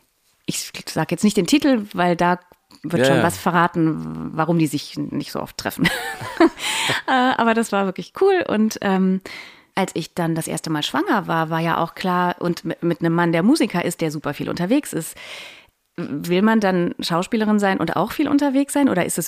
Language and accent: German; Cologne, North Rhine-Westphalia, Germany; dass ich armes Mädchen nicht in meiner Heimatstadt Köln sein darf, sondern im bösen München arbeiten muss